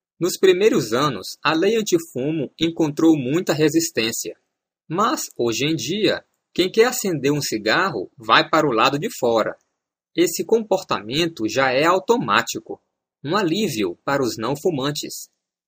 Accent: São Luís, Maranhão, Brazil; now in São Paulo, Brazil; Eu sou de São Luís, Maranhão, e lá tem fumantes, claro, mas nem se compara com São Paulo.

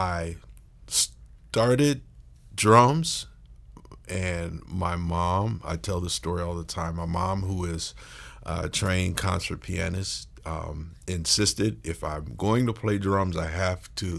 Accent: Zanesville, Ohio, United States; also born or lived in Columbus; However, I was born in Columbus. I was raised in Zanesville, Ohio. Okay. And came back to Columbus after I graduated high school to go to Ohio State.

